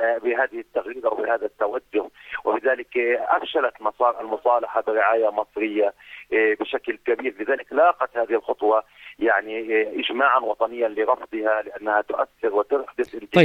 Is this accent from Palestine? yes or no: yes; Palestine; نحن كفلسطينيين قد نرفض كلاميا ولفظيا